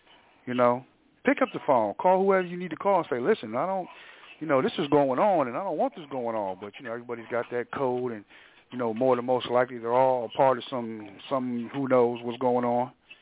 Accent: Cleveland, Ohio, United States; I know, unfortunately, because, you know, I'm from Cleveland

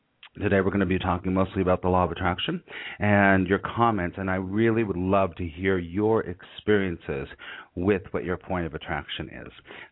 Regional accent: Los Angeles, California, United States; because I grew up in Los Angeles and I've spent a month here.

